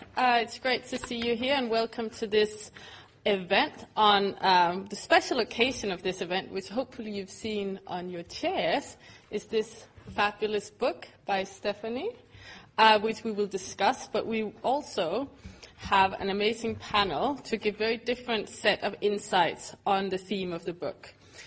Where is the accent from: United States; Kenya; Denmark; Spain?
Denmark; It's a source of great jealousy from my home country of Denmark that they found so much oil.